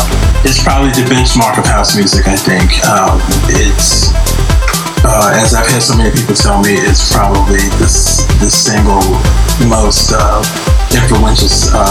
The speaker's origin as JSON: {"language": "English", "town": "Chicago", "region": "Illinois", "country": "United States", "tie": "born or raised there", "also_born_or_lived": "New York", "said": "Born and raised in New York, but I grew up in Chicago. I did most of my education in New York, but I got my education in life and learned how to be the person I am here in Chicago."}